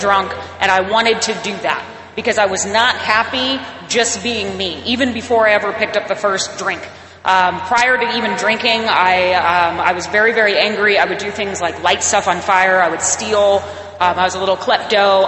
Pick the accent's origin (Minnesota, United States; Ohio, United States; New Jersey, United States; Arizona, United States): Arizona, United States; And I'm from Arizona, and it's like 120 degrees.